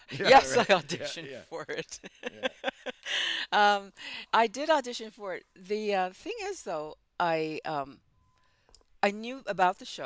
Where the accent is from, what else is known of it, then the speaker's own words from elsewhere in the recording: Ottawa, Ontario, Canada; also born or lived in West Indies; I was born in the West Indies, grew up in Ottawa